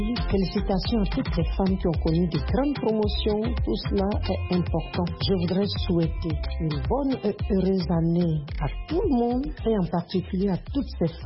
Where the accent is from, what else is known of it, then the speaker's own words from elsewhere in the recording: Côte d’Ivoire; psychopédagogue. Je suis de la Côte d'Ivoire.